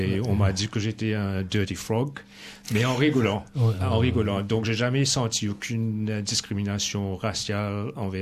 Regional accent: Mauritius; Il fallait toujours insister que je ne suis pas Français, je suis Mauricien.

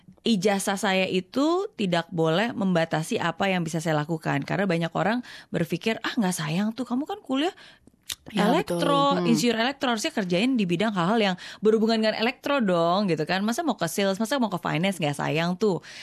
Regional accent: Indonesia; Jadi kan aku besar tinggal di Indonesia.

